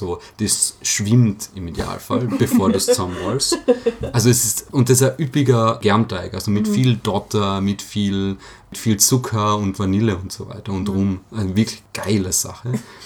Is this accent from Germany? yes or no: no; Villach, Carinthia, Austria; weil ich komme aus Villach